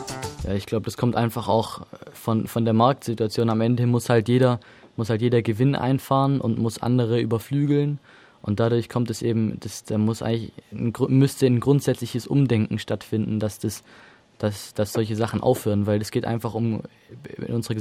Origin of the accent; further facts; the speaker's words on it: Tübingen, Baden-Württemberg, Germany; Ich komme aus Tübingen in der Nähe von Stuttgart.